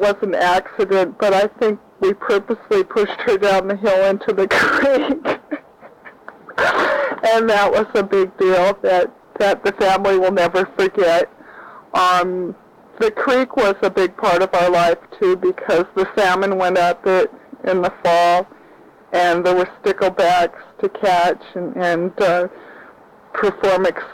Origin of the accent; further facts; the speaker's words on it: Kodiak, Alaska, United States; I was born in Kodiak at the Griffin Memorial Hospital on May I'm almost forgetting my birthday. On May 16th, 1951, I grew up as the oldest child